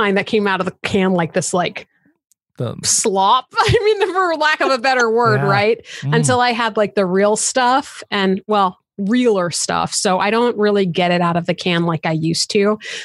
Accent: New York, United States; born there; also born or lived in Montana / Seattle; know, I was born in New York. So it's like I am from.

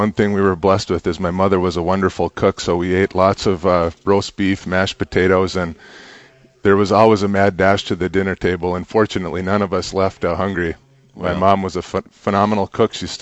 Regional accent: Michigan, United States; now in Brighton, United States; I grew up in the Upper Peninsula.

